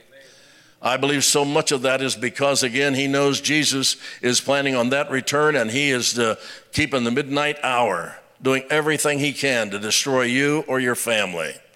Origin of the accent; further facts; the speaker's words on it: Roanoke, Indiana, United States; I grew up in Roanoke, Indiana, population 80. We didn't lock our doors to our house